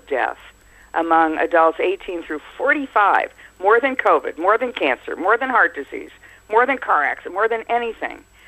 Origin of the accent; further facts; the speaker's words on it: New York, United States; You know, I'm a New Yorker, and our Mayor Adams has just requested $1 billion per year